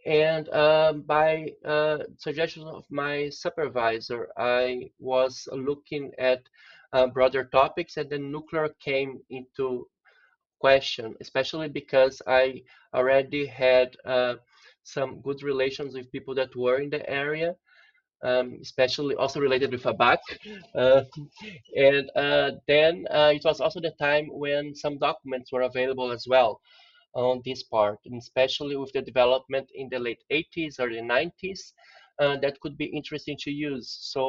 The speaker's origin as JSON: {"language": "English", "town": "Brasilia", "region": "Federal District", "country": "Brazil", "tie": "born or raised there", "said": "I'm a Brazilian, so I was born and raised in Brasilia, which, for those that don't know, that's the capital of Brazil since the 1960."}